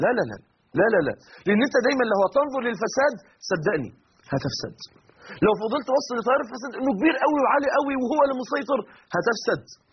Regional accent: Mansoura, Dakahlia, Egypt; انا مثلا من المنصوره

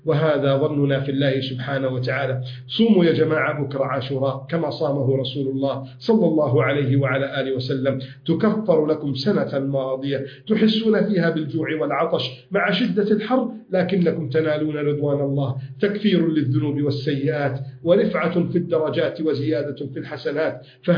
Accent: Egypt; احفظ بلدنا مصر من كيد الكائدين

